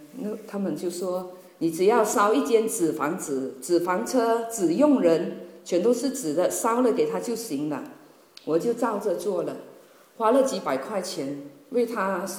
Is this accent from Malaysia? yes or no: yes; Malaysia; 我是从马来西亚来的，我家里呢是一个我生长在一个小村子里，家里有七个兄弟姐妹，我排行最小的，所以我和大哥呢最得到妈妈的宠爱。我们家呢是信奉传统的民间信仰，